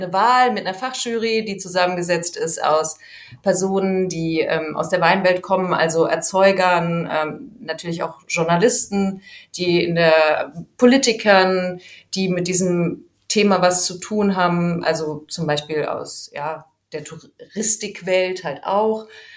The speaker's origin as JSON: {"language": "German", "region": "Rhineland-Palatinate", "country": "Germany", "tie": "born or raised there", "said": "Also es gibt, da ich gebürtig aus Rheinhessen komme, das ist eins der 13 deutschen Anbaugebiete."}